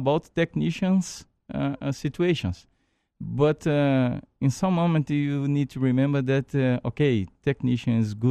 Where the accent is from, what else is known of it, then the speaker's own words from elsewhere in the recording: Brazil; Remember, I'm from Brazil. We don't have investment there.